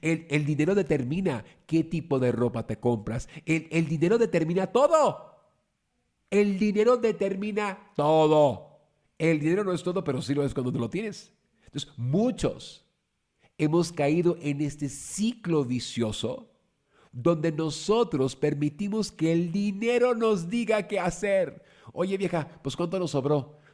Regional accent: Mexico; pues bueno, soy mexicano

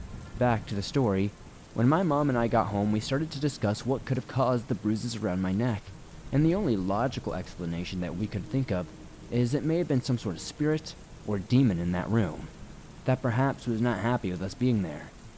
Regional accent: North Carolina, United States; I am from North Carolina. I live in a small town right outside of the Charlotte area, and where I currently live, there's barely any paranormal activity.

